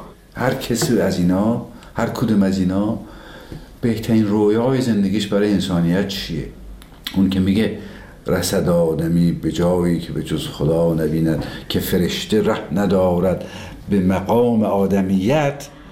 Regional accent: Tabriz, East Azerbaijan, Iran; دیدیم ما که بچه تبریز هستیم

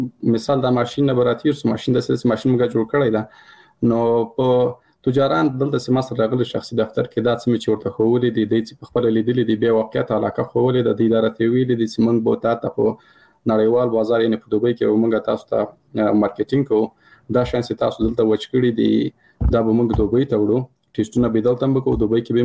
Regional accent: Paktia, Afghanistan; مثال زه د کابل د پکتیا يم،

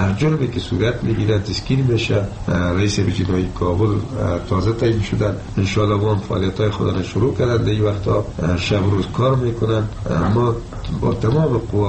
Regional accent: Afghanistan; ما افغان هستیم

